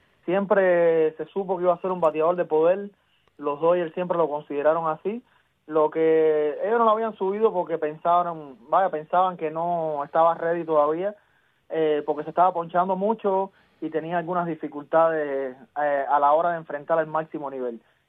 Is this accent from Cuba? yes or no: yes; Remedios, Villa Clara, Cuba; el muchacho que es allá de Remedio de mi tierra